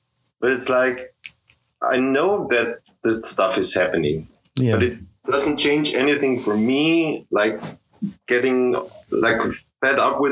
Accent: Carinthia, Austria; English is a second language; also born or lived in Vienna; But yeah, I spent like all of my life in Carinthia

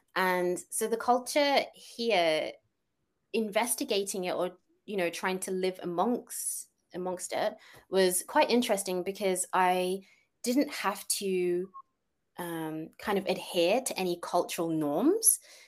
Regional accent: London, United Kingdom; Well, growing up in London, I think nothing really changed that much.

